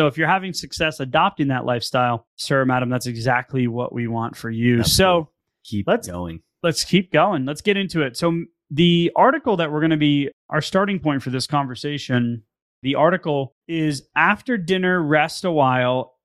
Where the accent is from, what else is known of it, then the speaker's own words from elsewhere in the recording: Northeast, United States; I'm from the Northeast, so you can throw stones all you like.